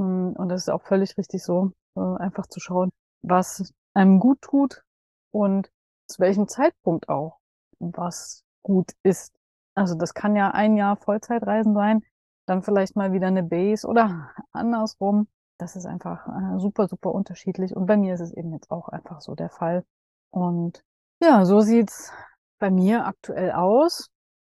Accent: Dresden, Saxony, Germany; Ich habe ab morgen ein WG-Zimmer in meiner Heimat in Dresden.

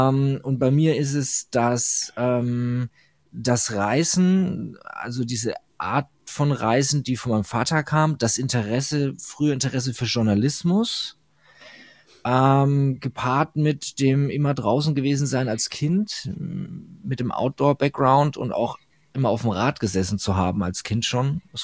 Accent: Würzburg, Bavaria, Germany; born there; Ich bin geboren in Würzburg, so Mitte von Deutschland. Da komme ich her, da ist auch tatsächlich meine Base.

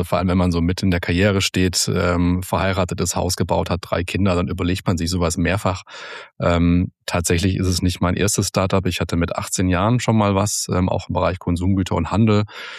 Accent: Heilbronn, Baden-Württemberg, Germany; in meiner Heimatstadt Heilbronn

